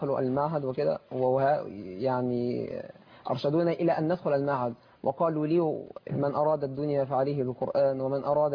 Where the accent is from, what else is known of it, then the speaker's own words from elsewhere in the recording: Monufia Governorate, Egypt; فبفضل الله بدأت أحفظ القرآن منذ صغري، وأدخلني والدي معهد بقريتنا